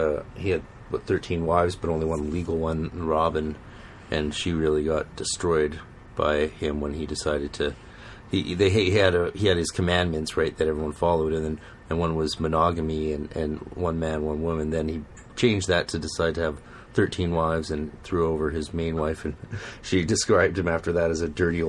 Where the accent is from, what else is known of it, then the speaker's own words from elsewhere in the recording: Canada; I know different states, we're Canadian, right, so we don't have a clue